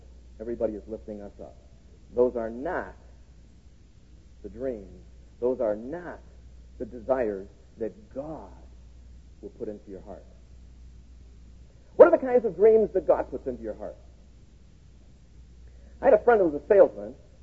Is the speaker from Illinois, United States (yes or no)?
yes; Chicago, Illinois, United States; because I grew up in Chicago.